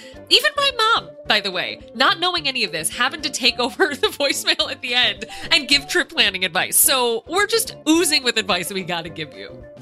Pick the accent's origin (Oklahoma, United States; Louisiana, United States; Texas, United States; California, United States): California, United States; we are going to travel around the world starting in my home state of California.